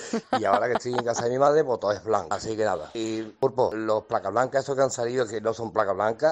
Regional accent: Cádiz, Andalusia, Spain; Te lo dice un placa blanco jubilado que tú lo sabes

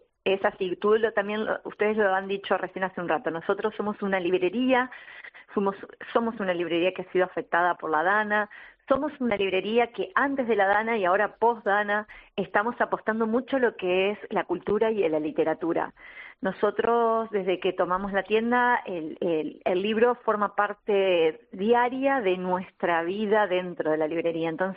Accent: Argentina; now in Spain; somos argentinos, vinimos ya va a ser 8 años aquí a España, y esto en Argentina no suele ser

